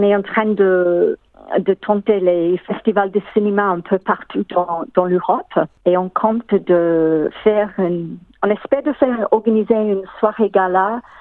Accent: Melbourne, Victoria, Australia; French is a second language; moved away as an adult; now in Paris, France; j'ai quitté Melbourne, je voulais changer ma vie et j'ai choisi Paris, comme ça.

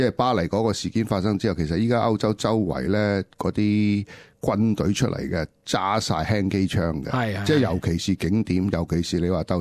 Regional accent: Hong Kong; 我觉得作为香港人咧，就通常嚟讲就会OK 嘅。

